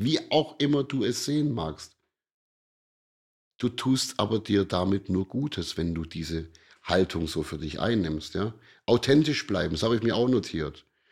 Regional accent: Baden-Württemberg, Germany; Ein Schwabe, da wo ich herkomme, würde sagen, jetzt halt einfach mal dein blödes Maul.

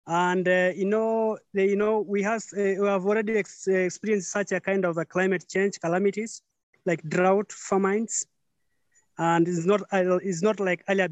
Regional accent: Nairobi, Kenya; I'm from Kenya, near to Nairobi, but I'm a pastoralist. I live with animals since birth.

